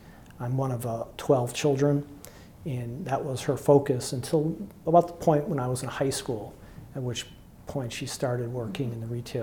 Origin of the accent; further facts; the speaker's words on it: Manchester, New Hampshire, United States; Well, I grew up in Manchester in the 1960s and 70s.